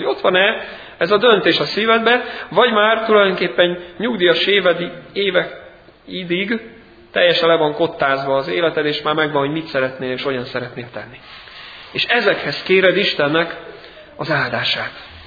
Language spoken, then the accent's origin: Hungarian; Budapest, Hungary; also born or lived in Sopron; amikor Budapesten nőttem föl, elvezetett az Úr engem, vagy elmentünk Sopronba